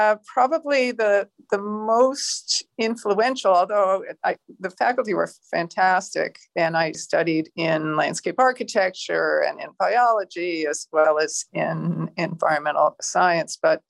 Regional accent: Massachusetts, United States; I grew up in Massachusetts. My father was a professor at Harvard

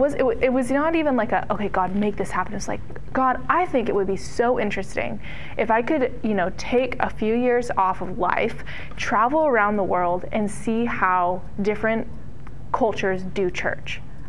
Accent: Portland, Oregon, United States; And yeah, so … I grew up in the Portland area, and I actually went to Multnomah University, which is a local Bible university

